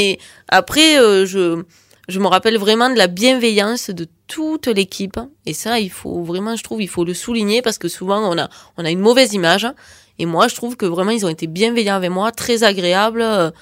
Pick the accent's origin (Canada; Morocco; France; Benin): France; Occitanie; je suis très fière d'être née en Aveyron, d'avoir vécu en Aveyron.